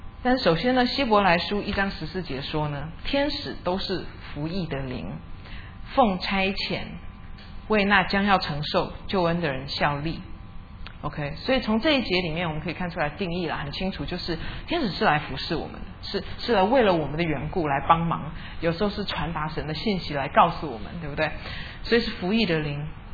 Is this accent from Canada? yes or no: yes; Vancouver, British Columbia, Canada; 以前我小时候在温哥华的青年团体里面